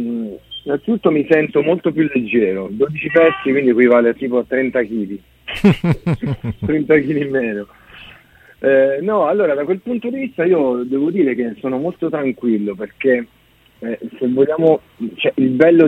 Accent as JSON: {"language": "Italian", "region": "Abruzzo", "country": "Italy", "tie": "born or raised there", "lives_now": "Rome, Italy", "said": "No, io vivo a Roma, da un sacco di tempo, quindi sono nato e cresciuto in Abruzzo, ma vivo a Roma ormai da 15 anni, quindi sono romano anche."}